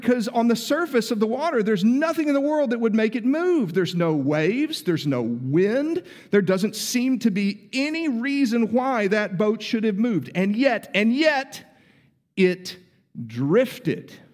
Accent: Texas, United States; I'm originally from West Texas, where we have small puddles of water that pass as lakes. So to come to Middle Tennessee with these big, beautiful, sprawling, cliff-laden lakes, it's amazing.

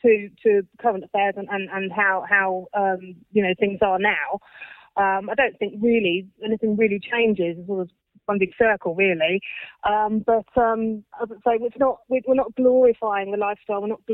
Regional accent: Cambridge, East of England, United Kingdom; born there; Myself, I was born in Cambridge

